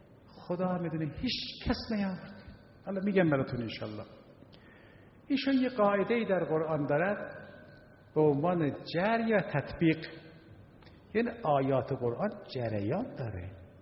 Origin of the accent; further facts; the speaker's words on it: Tehran, Tehran Province, Iran; من خودم اصلا در امیریه بزرگ شدم، در عالم بچه جوانی.